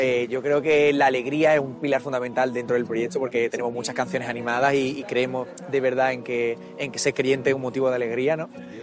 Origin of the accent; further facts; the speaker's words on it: Málaga, Andalusia, Spain; somos un grupo malagueño que llevamos un par de añitos cantando y somos jóvenes de Málaga, que somos familia muchos de nosotros.